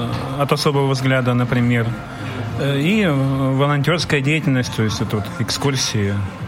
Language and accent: Russian; Yessentuki, Stavropol Krai, Russia; у себя на родине, в Ставропольском крае, город Ессентуки в основном. Ну и край в целом.